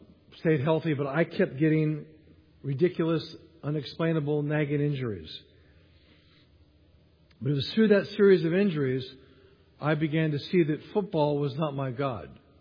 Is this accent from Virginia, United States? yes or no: no; California, United States; born there; I was born in Northern California, loved sports from a young age